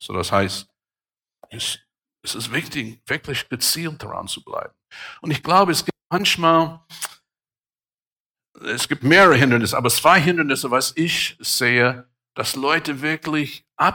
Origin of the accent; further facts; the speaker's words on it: Germany; So, ich bin aus Deutschland, Missionar, und er ist aus El Salvador.